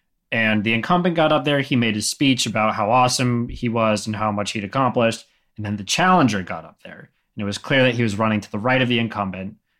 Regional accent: North Carolina, United States; I went to the North Carolina GOP convention. Because they were having it here in my hometown

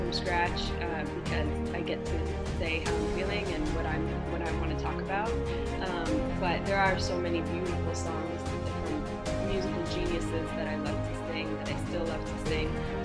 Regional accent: Montreal, Quebec, Canada; So my father's American and my mother's Canadian. So I had, when I was growing up in Montreal, I used to visit New Jersey a lot.

